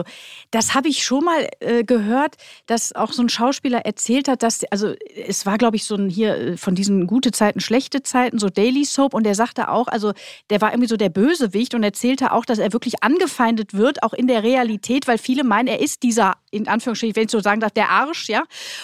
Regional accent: Duisburg, North Rhine-Westphalia, Germany; ich bin ja auch groß geworden in Duisburg

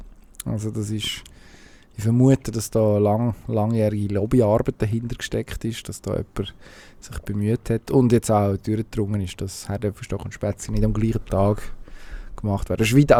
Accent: Lostorf, Solothurn, Switzerland; Das ganz genau, was du wissen. Heisst Ortschaft Loschdorf.

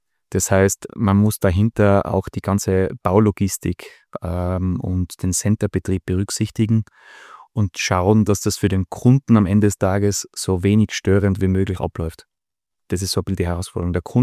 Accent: Innsbruck, Tyrol, Austria; ich bin Innsbrucker, bin da aufgewachsen, ich kenne das Dez seit Kindestagen an.

